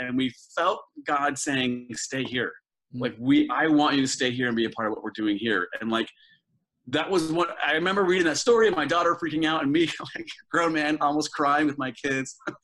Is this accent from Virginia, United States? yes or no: yes; Virginia, United States; I'm originally from the South. I'm from Virginia.